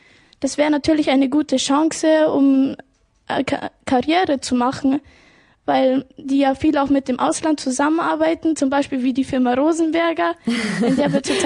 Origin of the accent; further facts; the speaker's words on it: Traunreut, Bavaria, Germany; das Schulgelände ist genauso groß wie die Stadt, aus der wir kommen. Also wir kommen ja aus Tronreuth.